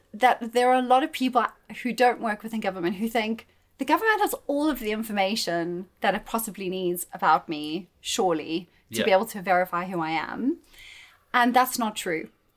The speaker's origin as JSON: {"language": "English", "country": "South Africa", "tie": "born or raised there", "said": "I've got Italian parents and I was born and raised in South Africa."}